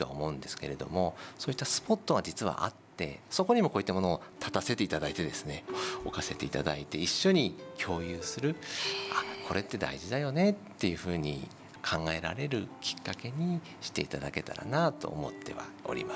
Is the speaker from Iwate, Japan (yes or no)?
yes; Morioka, Iwate, Japan; ちょっと私も盛岡の出身でありながらちゃんと分かってませんけれども